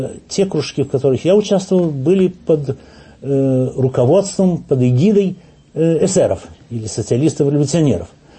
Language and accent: Russian; Novhorod-Siverskyi, Chernihiv Oblast, Ukraine; born there; also born or lived in Odesa / Tula; Родился я в 1894 году в Новгороде Северском, это в Черниговской губернии. Образование получил в Одесской третьей гимназии.